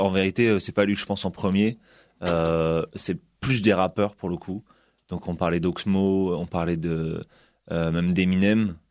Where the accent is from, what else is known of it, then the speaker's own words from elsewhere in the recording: Nanterre, Île-de-France, France; now in Paris, France; Je suis originaire de Nanterre dans le 92.